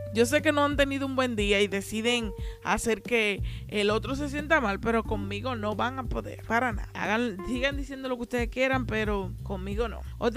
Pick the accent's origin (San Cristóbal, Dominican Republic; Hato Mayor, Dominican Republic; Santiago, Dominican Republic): San Cristóbal, Dominican Republic; Haina; now in Santo Domingo, Dominican Republic; pueblo de República Dominicana que se llama Haina. Esto se encuentra en la provincia de San Cristóbal. Yo vivo actualmente en la capital, en Santo Domingo, pero soy de Haina.